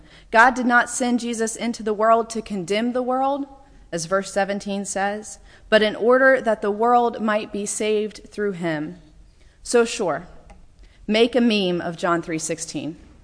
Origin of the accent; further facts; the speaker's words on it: North Carolina, United States; as a young girl growing up in Western North Carolina, the threat of perishing was enough to get me to pray the prayer of salvation with my dog